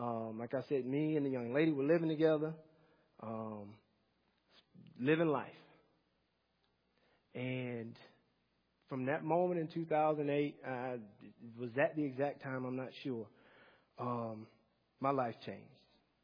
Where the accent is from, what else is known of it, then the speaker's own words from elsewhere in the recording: the South, United States; me growing up in the South, I go to the church, and it's a multi-ethnic church.